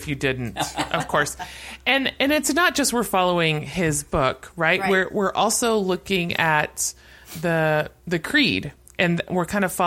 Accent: Kansas, United States; I'm from Kansas. I don't know anything. I don't know any foreign language.

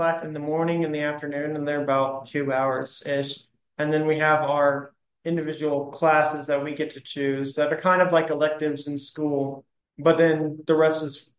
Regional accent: Michigan, United States; born there; also born or lived in Pensacola; now in Crawfordville, United States; Live in Crawfordville, Florida. I was born in Michigan. Then I moved to Pensacola.

